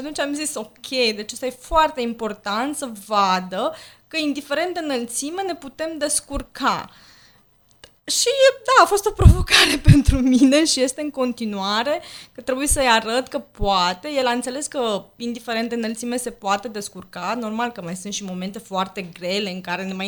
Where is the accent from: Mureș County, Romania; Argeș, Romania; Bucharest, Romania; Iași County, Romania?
Bucharest, Romania; Sediul este în București, deoarece noi, cele trei mămici, eram din București